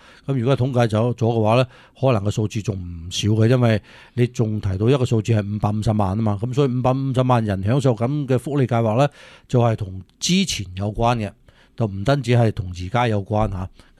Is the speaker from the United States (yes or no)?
yes; California, United States; 我哋加州人都好清楚一样嘢咧，